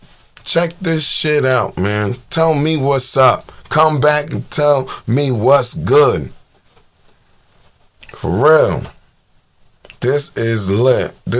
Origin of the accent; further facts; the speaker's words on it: Newark, New Jersey, United States; I'm from Newark. I was born in Newark.